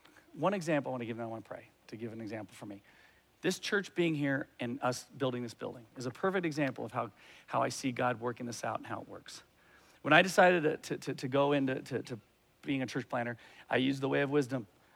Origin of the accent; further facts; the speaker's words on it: Arizona, United States; I love Arizona. I like it. I'm proud that I'm from Arizona.